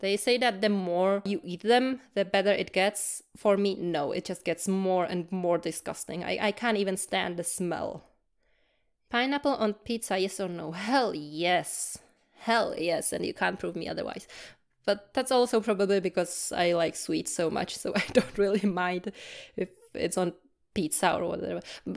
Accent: Czechia; English is a second language; So I'm from Czechia, or formerly known as the Czech Republic. That's a small Slavic country in Central Europe, between Poland, Germany, Austria, and Slovakia.

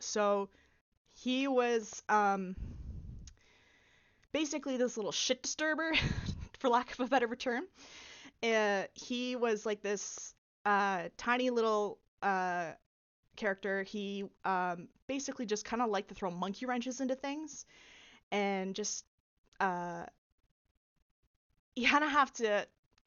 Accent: Canada; I am Canadian. Was born and raised here in the city that I live in, and I haven't really gone anywhere else. So, I do know quite a bit of French. I grew up with it essentially in school.

